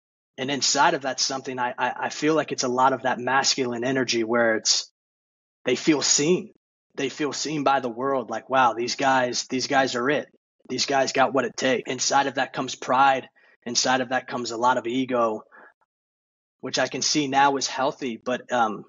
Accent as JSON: {"language": "English", "region": "Maryland", "country": "United States", "tie": "born or raised there", "said": "Ended up back home from my hometown in Maryland to Los Angeles, California for a little while"}